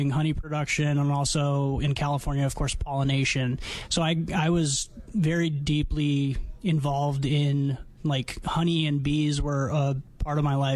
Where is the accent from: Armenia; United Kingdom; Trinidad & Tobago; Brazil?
Armenia; now in United States; I immigrated here from Armenia, actually, where my family was five generations of beekeepers. And when we came to America, to the West Coast